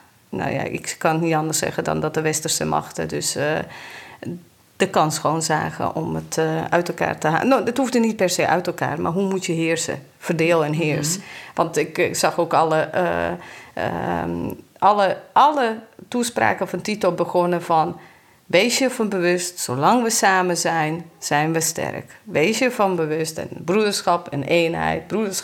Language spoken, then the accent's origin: Dutch; Jochovac, Bosnia & Herzegovina; Ik ben, hou je vast, in Jochovac opgegroeid. En dat is in Noord-Bosnië. Dat was toen voormalig Joegoslavië.